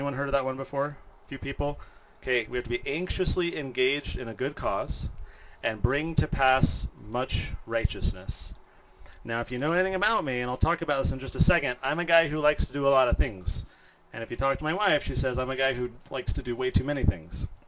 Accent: San Diego, California, United States; I grew up in San Diego, and that just wasn't a thing. In California, it wasn't really a thing back then.

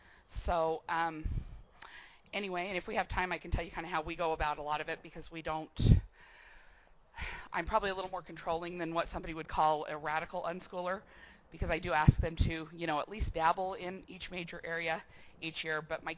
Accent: Pocatello, Idaho, United States; Yeah, I am from Pocatello.

